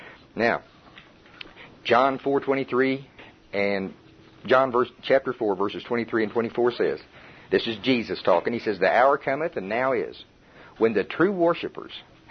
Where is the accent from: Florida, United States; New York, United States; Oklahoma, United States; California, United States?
Oklahoma, United States; accent: Oklahoma; I hope you folks in Ohio and can understand that my Oklahoma accent says worship. I don't know if that's really the way you say it or not, but it's worship here.